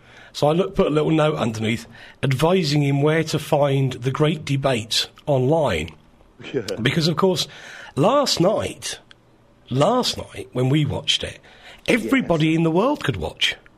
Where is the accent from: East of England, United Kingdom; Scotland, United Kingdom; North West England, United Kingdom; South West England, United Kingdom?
East of England, United Kingdom; I'm actually originally from Bedfordshire.